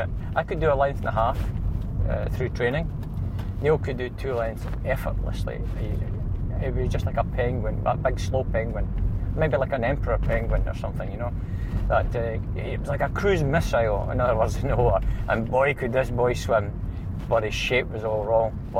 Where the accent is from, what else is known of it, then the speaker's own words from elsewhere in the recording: Bathgate, Scotland, United Kingdom; most of the people in my hometown, as in many of the hometowns, if they had a pool, it wasn't every town that had a pool, of course, went swimming whenever you could. So I was swimming in the local Bathgate pool